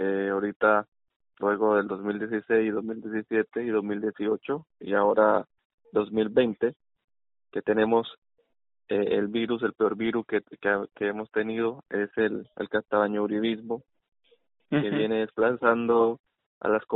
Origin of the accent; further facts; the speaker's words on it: Riosucio, Chocó, Colombia; soy del departamento del Chocó, Colombia, del país Colombia, del municipio de Río Sucio.